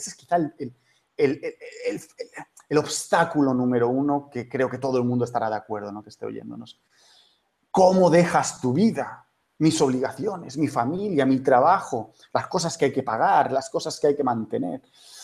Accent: Barcelona, Catalonia, Spain; Yo soy de Barcelona.

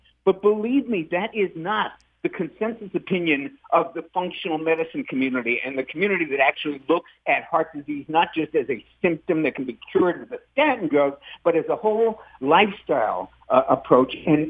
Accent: New York City, New York, United States; When I grew up in New York City, I used to walk by Columbia University

